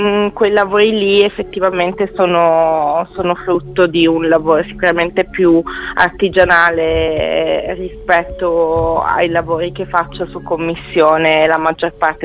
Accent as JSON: {"language": "Italian", "town": "Bologna", "region": "Emilia-Romagna", "country": "Italy", "said": "nel senso che io sono bolognese"}